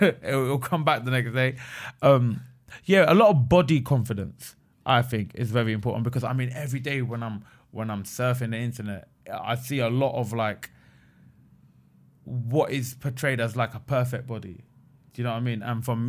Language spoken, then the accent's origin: English; England, United Kingdom; born there; I'm from Pakistan, right? I was born in England. My grandparents were born in Pakistan.